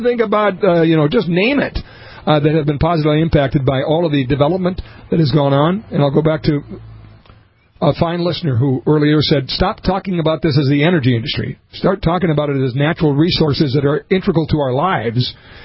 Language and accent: English; North Dakota, United States; being confronted by a young clerk when she found out that I was from North Dakota